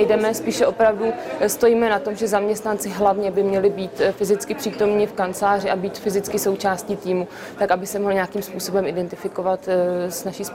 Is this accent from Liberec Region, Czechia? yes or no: no; Mladá Boleslav, Central Bohemian Region, Czechia; Já vlastně, ačkoliv pocházím z Mladé Boleslavy